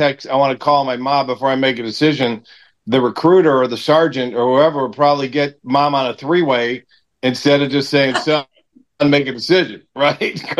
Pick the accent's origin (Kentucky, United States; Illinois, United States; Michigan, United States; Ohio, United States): Illinois, United States; Des Plaines; and I was from Des Plaines, right? I was living with my folks in Des Plaines